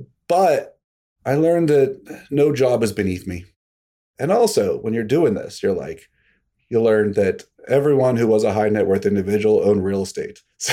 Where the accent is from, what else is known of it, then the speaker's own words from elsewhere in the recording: Pittsburgh, Pennsylvania, United States; I grew up in Pittsburgh, and I started collecting baseball cards, but I had no income.